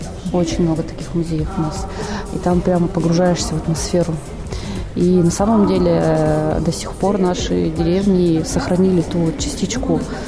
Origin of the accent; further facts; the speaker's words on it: Perm Krai, Russia; С Коми-Пермяцкого округа, который находится на территории Пермского края